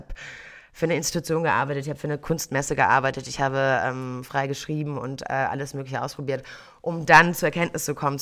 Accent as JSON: {"language": "German", "town": "Bonn", "region": "North Rhine-Westphalia", "country": "Germany", "tie": "born or raised there", "said": "ich mache es und ziehe zurück nach Bonn, da wo ich aufgewachsen bin"}